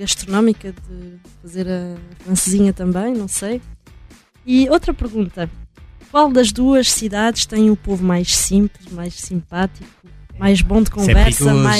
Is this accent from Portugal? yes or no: yes; Mangualde, Viseu, Portugal; Eu, como o Christophe, venho do distrito de Viseu, Mangualde. Uma cidade a 18 km de Viseu.